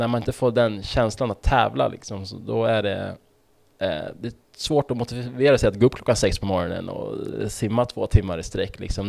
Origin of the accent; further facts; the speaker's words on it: Stockholm, Stockholm County, Sweden; jag är från Skärholmen, Vårberg. Så när jag var liten så tränade jag i Vårbygårds simhall.